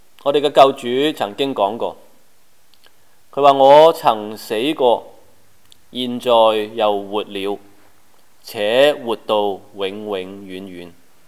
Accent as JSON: {"language": "Chinese", "country": "China", "said": "我们中国人可能不明白"}